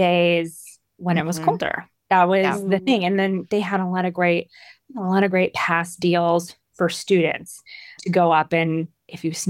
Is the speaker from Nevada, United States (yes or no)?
yes; Las Vegas, Nevada, United States; because I grew up in Las Vegas, which, as a kid, people always were like, what hotel do you live in?